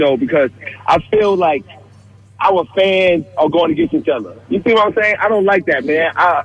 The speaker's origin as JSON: {"language": "English", "region": "New York", "country": "United States", "said": "And I'm from New York, and my father hates that I'm an Eagles fan, but he had to live with it."}